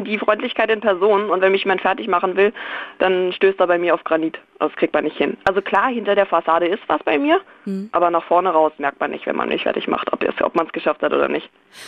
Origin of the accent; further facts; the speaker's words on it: Berlin, Germany; Aber ich bin Berlinerin und ich schäme mich auch überhaupt nicht dafür.